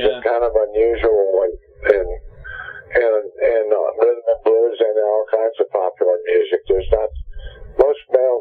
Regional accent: Troy, Ohio, United States; they were part of a music club where I grew up in Troy, Ohio.

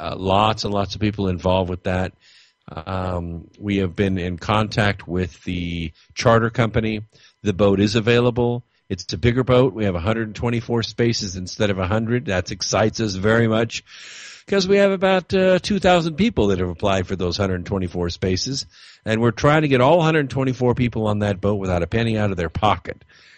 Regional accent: Stranraer, Scotland, United Kingdom; I'm from Stranraer, Scotland, so we're kind of cousins.

